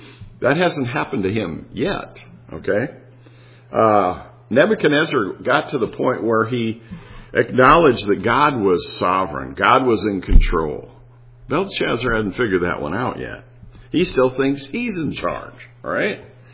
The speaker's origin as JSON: {"language": "English", "region": "Iowa", "country": "United States", "lives_now": "Wisconsin, United States", "said": "Well, I'm from Iowa. Well, yeah, but I've lived in Wisconsin longer than I ever lived in Iowa, you know."}